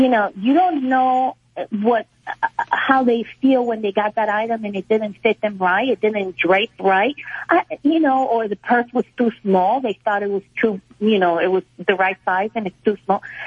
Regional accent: Venezuela; English is a second language; I'm from Venezuela, and in Venezuela, a lot of people do not take the stores don't take returns.

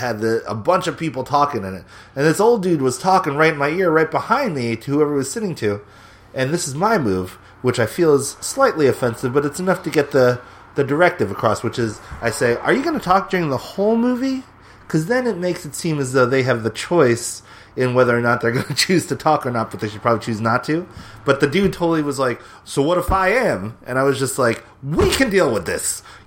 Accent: Philadelphia, Pennsylvania, United States; psh, girl, I'm from Philadelphia.

